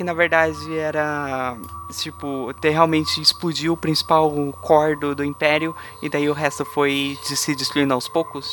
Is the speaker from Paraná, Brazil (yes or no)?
yes; Barbosa Ferraz, Paraná, Brazil; born there; Barbosa é o lugar onde eu nasci.